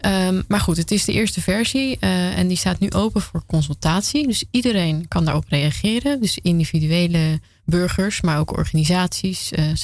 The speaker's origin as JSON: {"language": "Dutch", "town": "Amsterdam", "region": "North Holland", "country": "Netherlands", "said": "ik kom uit Amsterdam."}